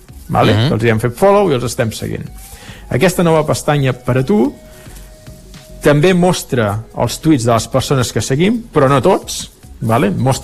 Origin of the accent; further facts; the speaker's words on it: Catalonia, Spain; saps que jo sóc català i parlo català